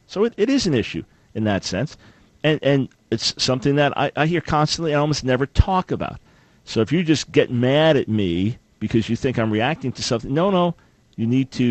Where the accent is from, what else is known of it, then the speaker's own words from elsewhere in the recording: New York, United States; Go Celtics, yes, because I'm a New Yorker, which means that you always root against the California teams, okay?